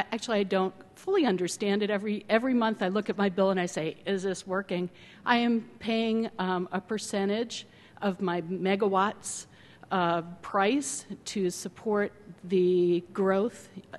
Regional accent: Leon Springs, Texas, United States; I am from Leon Springs, just north of San Antonio.

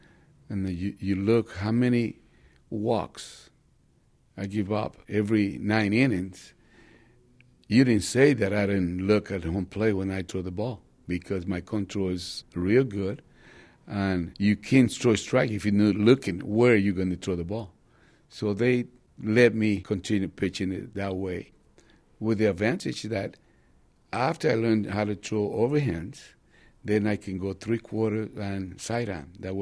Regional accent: Monte Cristi, Dominican Republic; Well, at the beginning, I went to see a game in my hometown, Monte Cristi.

